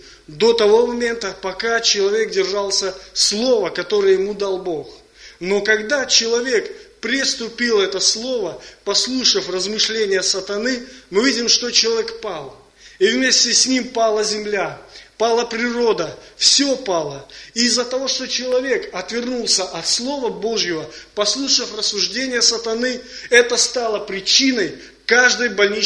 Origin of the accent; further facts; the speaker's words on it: Grodno, Grodno Region, Belarus; now in Israel; Я в Израиле 3,5 года. До этого я 11 лет, я сам из Беларуси, из Гродно, 11 лет ходил в церковь, библейские христиане